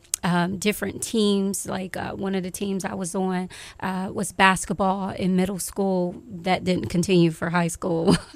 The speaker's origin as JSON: {"language": "English", "town": "Detroit", "region": "Michigan", "country": "United States", "tie": "born or raised there", "said": "I grew up in Detroit, Michigan. My mother and father are still there today."}